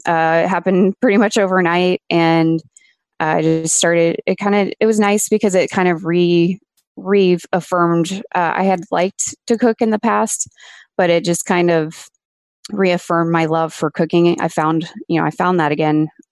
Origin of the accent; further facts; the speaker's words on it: Midwest, United States; I'm from the Midwest originally, and we decided to leave and move to Arizona for a year.